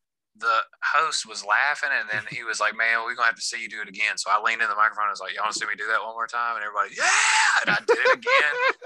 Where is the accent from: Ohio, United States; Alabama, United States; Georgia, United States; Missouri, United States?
Alabama, United States; now in San Diego, United States; I grew up right here in Alabama, but right now I'm living in San Diego, California.